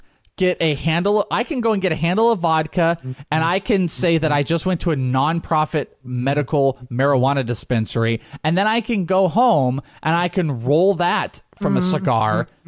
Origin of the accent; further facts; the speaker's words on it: California, United States; I mean, dude, I'm from the Bay Area.